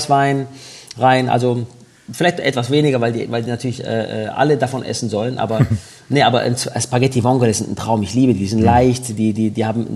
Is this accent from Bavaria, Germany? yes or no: no; Baden-Württemberg, Germany; accent: Swabian; ich schwätze gut Schwäbisch. Ich habe es nur ein bisschen abgewöhnt, gell?